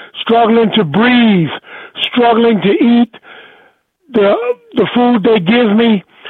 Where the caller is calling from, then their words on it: Bavaria, Germany; I'm calling from 15 minutes outside of Munich, Germany.